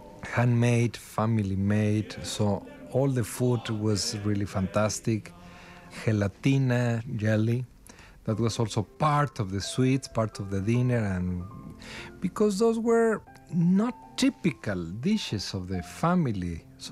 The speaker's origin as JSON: {"language": "English", "town": "Guadalajara", "region": "Jalisco", "country": "Mexico", "moved": "yes", "lives_now": "Ireland", "said": "I'm from Guadalajara, the second largest city in Mexico that is a bit different."}